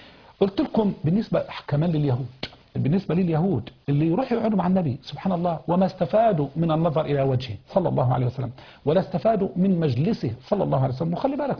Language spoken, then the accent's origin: Arabic; Egypt; accent: Egyptian; احنا بلهجتنا المصريه بنقول الدوسي دوس